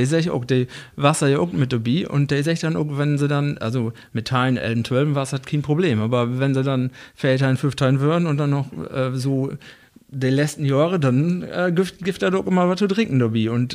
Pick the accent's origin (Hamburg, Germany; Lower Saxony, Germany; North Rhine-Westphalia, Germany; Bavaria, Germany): Lower Saxony, Germany; Rütenbrock; Ja, bei mir ist das ein bisschen anders. Ich komme aus Rütenbrauch.